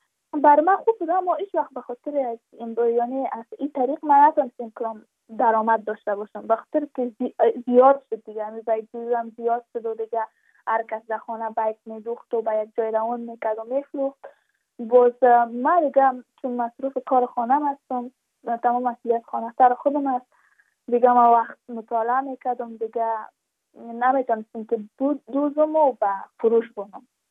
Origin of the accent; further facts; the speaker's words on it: Badakhshan, Afghanistan; چون ما از بدخشان هستیم، یعنی منطقای دور دستش